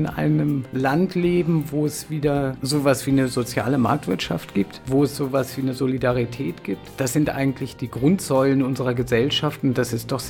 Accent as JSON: {"language": "German", "town": "Cologne", "region": "North Rhine-Westphalia", "country": "Germany", "said": "Also ich bin aus Köln gekommen, war immer beim FC und bin zu Göttingen 05 gekommen."}